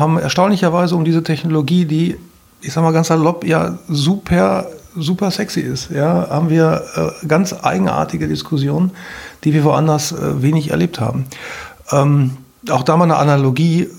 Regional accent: North Rhine-Westphalia, Germany; Ich komme aus dem Ruhrpott und wohne jetzt in Sachsen.

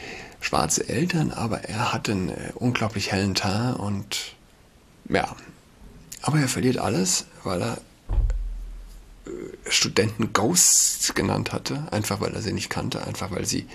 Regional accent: Saarland, Germany; now in Berlin, Germany; Ich bin Saarländer

